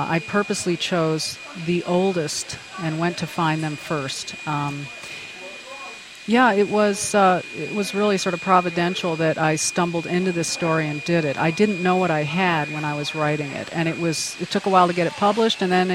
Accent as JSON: {"language": "English", "region": "New York", "country": "United States", "tie": "born or raised there", "also_born_or_lived": "New Mexico", "moved": "yes", "said": "I was raised in New York, although I've lived in New Mexico since the 70s."}